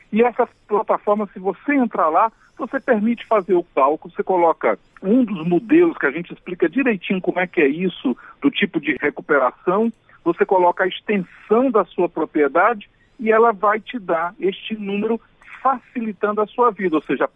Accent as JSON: {"language": "Portuguese", "town": "Crateús", "region": "Ceará", "country": "Brazil", "tie": "born there", "said": "isso serve para o meu conterrâneo lá do Ceará, da minha cidade de Crateús, onde eu nasci"}